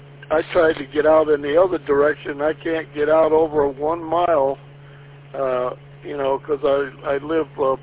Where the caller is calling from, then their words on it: Lorain, Ohio, United States; in Lorain, Ohio.